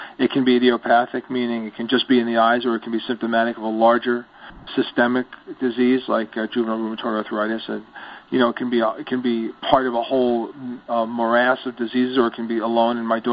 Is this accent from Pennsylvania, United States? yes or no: no; New York, United States; I can't believe I'm a New Yorker. I can't do something for my fellow New Yorkers.